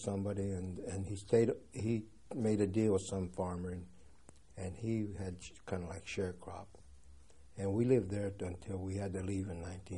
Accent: Hanford, California, United States; I was born in California, and my father was a farmer, I was born on a farm, raised on a farm, and when we left in 1942, we left the farm. And where I was born in California is a place called Hanford

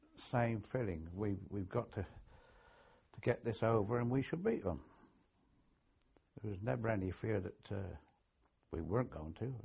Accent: King's Somborne, South East England, United Kingdom; No, I came from King Somborne in Hampshire.

